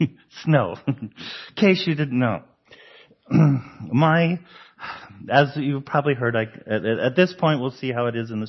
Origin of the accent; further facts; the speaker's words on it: Denver, Colorado, United States; We grew up in Denver.